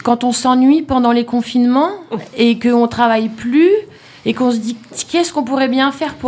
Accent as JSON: {"language": "French", "town": "La Rochelle", "region": "Nouvelle-Aquitaine", "country": "France", "said": "On est de La Rochelle, d'un quartier qui s'appelle Lalle-la-Palisse."}